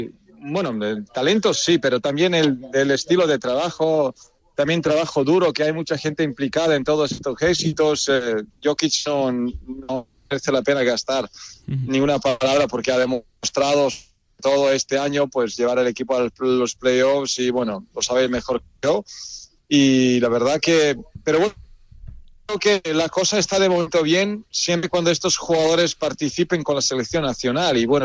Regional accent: Serbia; como no se puede perder la oportunidad de estar en un Final Four en mi país, ¿no?

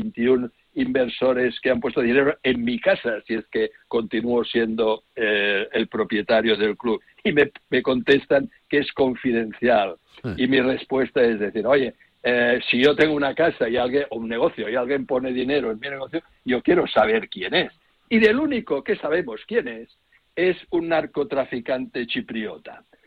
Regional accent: Catalonia, Spain; soy muy culé, catalán, español

